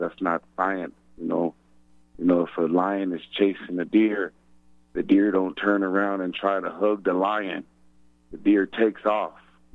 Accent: New Mexico, United States; that's not true. I'm from New Mexico. That's not true.

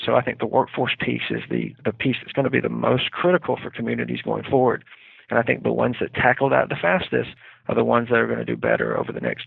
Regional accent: Coleman, Alabama, United States; the Coleman, Alabama, my hometown community, asked me if I would be interested in working with them.

